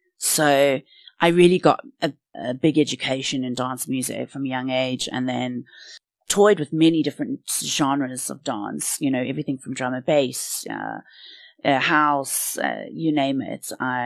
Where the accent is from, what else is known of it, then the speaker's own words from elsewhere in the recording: Pretoria, Gauteng, South Africa; I grew up in Pretoria